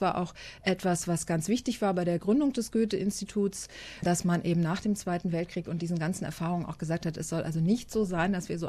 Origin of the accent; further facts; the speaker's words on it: Berlin, Germany; was ich als Berlinerin natürlich sehr schön finde.